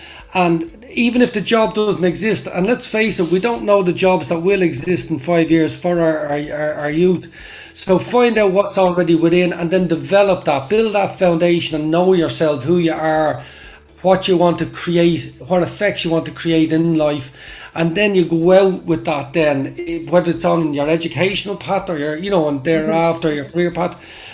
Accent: Ireland; I'm not being biased because I'm Irish

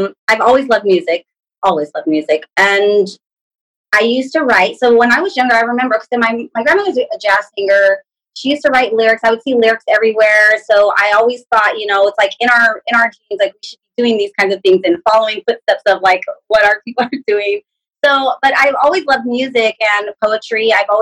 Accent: Stockton, California, United States; also born or lived in San Antonio; But I'm from Stockton. My roots are from Stockton. I was born in Texas on a military base, actually. So San Antonio, Texas, Fort Sam Houston. I was born there.

